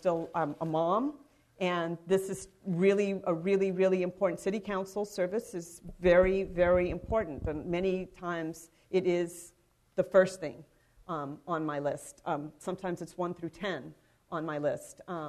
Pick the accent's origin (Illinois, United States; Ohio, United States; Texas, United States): Texas, United States; San Antonio; And I know my city. My city is Military City, USA, my hometown.